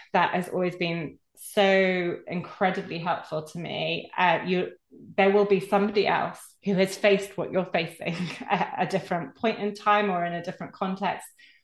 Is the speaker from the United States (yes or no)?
no; United Kingdom; So particularly can say that being a Brit, but you're not an island